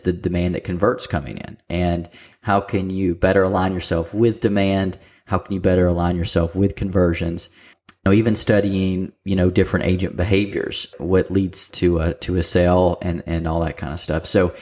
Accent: Mississippi, United States; I mean, I grew up in Mississippi and we don't sell a lot of timeshares in Mississippi.

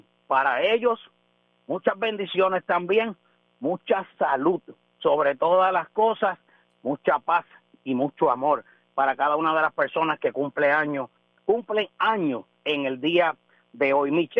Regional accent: Puerto Rico; nuestra relación como puertorriqueños

